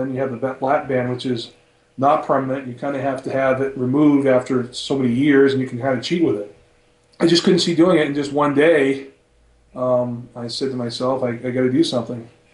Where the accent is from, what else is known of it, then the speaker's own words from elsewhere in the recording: Maine, United States; moved away as an adult; I'm originally from Maine. I was born there. I lived there 23 years. And then I moved to Massachusetts for work, basically.